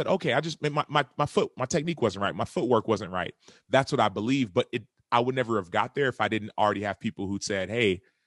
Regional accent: Dallas, Texas, United States; I'm from Dallas. The school's in Houston.

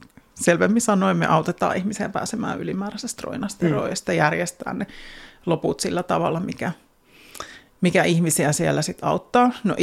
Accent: Turku, Southwest Finland, Finland; No mä tuun Turusta ja turkulainen ei tietenkään lähde Turusta kulumallakaan

